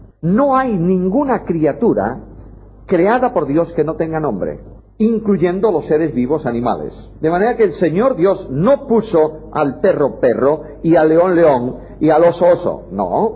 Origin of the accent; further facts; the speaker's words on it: Galicia, Spain; Y yo, como gallego, buen gallego